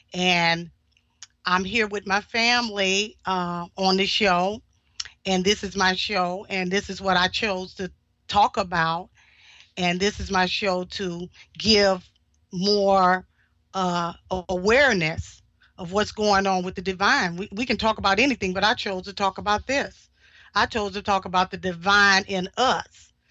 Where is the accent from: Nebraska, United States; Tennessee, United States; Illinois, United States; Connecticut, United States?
Illinois, United States; Chicago; I'm from Chicago.